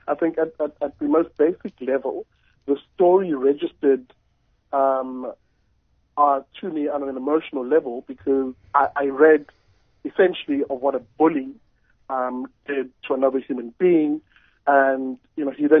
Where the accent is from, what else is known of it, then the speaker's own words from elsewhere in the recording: Umlazi, KwaZulu-Natal, South Africa; now in Cape Town, South Africa; So I'm from Umlazi, Durban, and I now live and work in Cape Town after having come down to Cape Town to do my master's